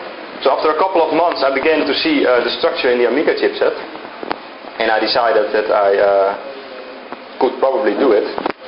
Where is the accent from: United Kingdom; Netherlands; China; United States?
Netherlands; I'm from the Netherlands.